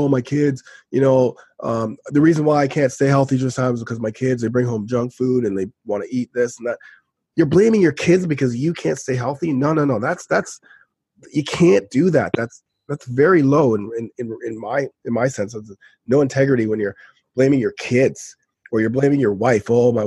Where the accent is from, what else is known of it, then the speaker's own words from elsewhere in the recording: Canada; And for us Canadians, we kind of hop on the U.S. Thanksgiving because there's football